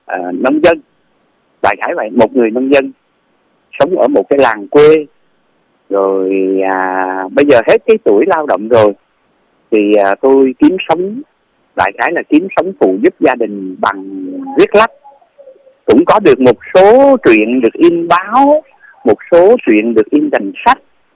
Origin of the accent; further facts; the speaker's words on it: South Vietnam, Vietnam; Vâng, tôi thì sinh ra và lớn lên ở miền Nam Việt Nam trong suốt 25 năm chiến tranh của nội chiến. Thì tôi sinh ra và lớn lên ở miền Nam.